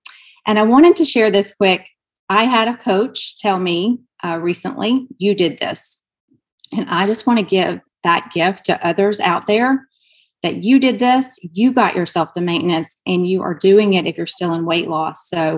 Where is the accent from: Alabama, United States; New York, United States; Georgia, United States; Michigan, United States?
Alabama, United States; accent: Alabama; I live in New Hampshire, but I'm from Alabama. That's where my accent comes from.